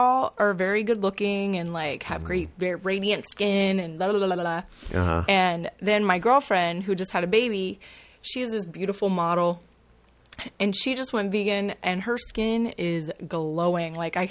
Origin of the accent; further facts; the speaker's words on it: Texas, United States; I just feel, especially I'm from Texas, so corn fed on beef